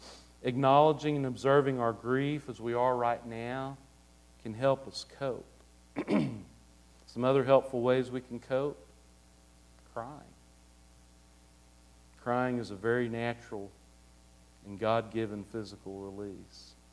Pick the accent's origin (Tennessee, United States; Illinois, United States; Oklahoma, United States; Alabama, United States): Oklahoma, United States; I grew up in Oklahoma.